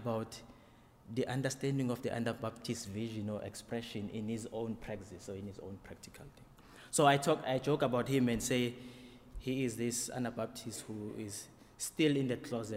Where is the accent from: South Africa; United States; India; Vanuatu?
South Africa; I was born in South Africa in a family of four other siblings